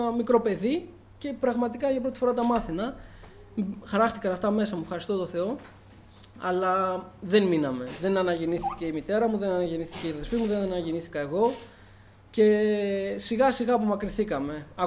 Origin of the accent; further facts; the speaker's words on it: Menidi, Attica, Greece; also born or lived in Athens; Γεννήθηκα το 1988 στην Αθήνα. Μεγάλωσα στο Μενίδη.